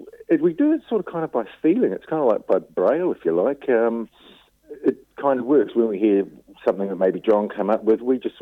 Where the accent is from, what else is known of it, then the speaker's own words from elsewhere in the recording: Whanganui, Manawatū-Whanganui, New Zealand; born there; I was born in Whanganui.